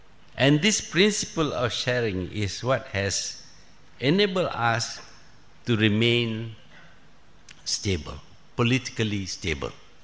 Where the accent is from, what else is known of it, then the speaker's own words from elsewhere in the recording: Malaysia; I am just a Malaysian.